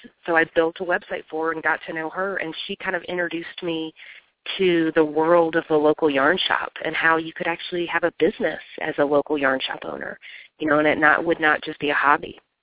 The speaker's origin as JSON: {"language": "English", "region": "the South", "country": "United States", "tie": "born or raised there", "said": "I grew up in the South, grew up in, you know, the rural South at some points of my life, and had lived in a couple of different trailer parks."}